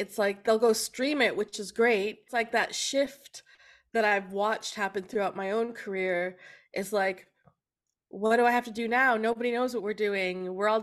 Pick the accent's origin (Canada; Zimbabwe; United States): Canada; also born or lived in Kenya / Switzerland; I was born in Kenya, and then we lived in Switzerland up until I was just after kindergarten, so I think 6 years old. And then the family moved to Canada because the dream was to be cowboys. And so we lived on a cattle ranch for 7 years.